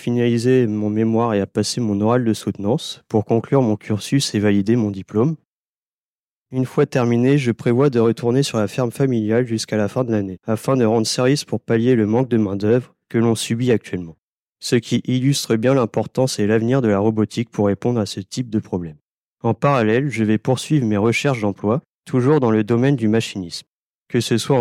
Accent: Centre-Val de Loire, France; j'ai actuellement 23 ans et je viens du sud de l'Eure-et-Loire.

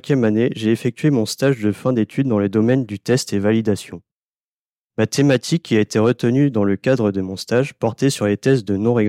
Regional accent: Centre-Val de Loire, France; j'ai actuellement 23 ans et je viens du sud de l'Eure-et-Loire.

